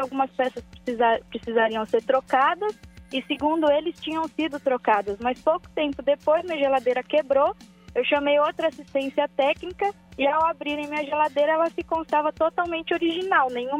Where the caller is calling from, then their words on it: Brazil; Do Lausanne, Zona Norte.